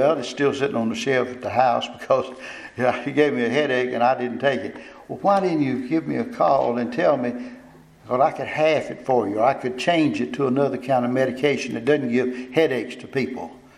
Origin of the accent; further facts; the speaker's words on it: Kosciusko, Mississippi, United States; Growing up in Kosciuszko, which is the geographic center of the state of Mississippi, and was considered at one time to be possible for the capital of the state of Mississippi.